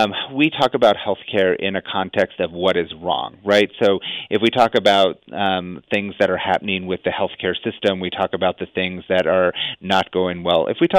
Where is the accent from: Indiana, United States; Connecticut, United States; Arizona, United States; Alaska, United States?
Arizona, United States; Ajo; now in Tucson, United States; I'm from Ajo originally. I live in Tucson currently.